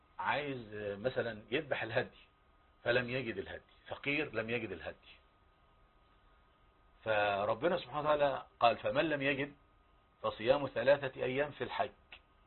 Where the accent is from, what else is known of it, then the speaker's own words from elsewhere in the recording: Egypt; بلدنا مصر